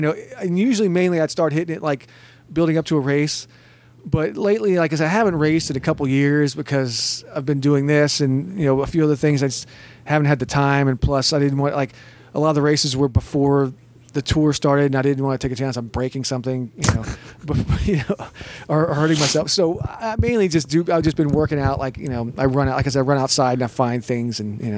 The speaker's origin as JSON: {"language": "English", "region": "Texas", "country": "United States", "moved": "yes", "lives_now": "Las Vegas, United States", "said": "I'm Texas myself."}